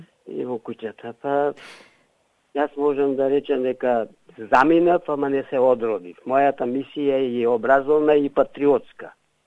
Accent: Gorno Orehovo, Pelagonia, North Macedonia; Тоа е моето родно место, живописно Горно Орехово, и каде што сум го прозборил првиот збор.

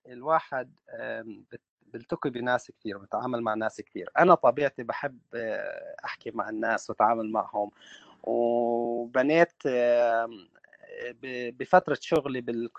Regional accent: Palestine; now in Australia; اجيت أنا من فلسطين، أنا والعائلة، على أستراليا. الوالد كان سابقنا بثلاث سنين.

